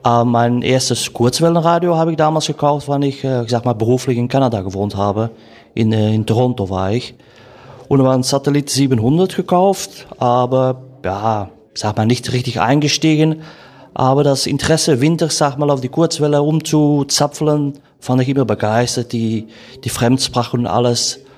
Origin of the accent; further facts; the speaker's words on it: Belgium; aber war nicht richtig bestimmt auf Belgien, meine Heimat zu finden.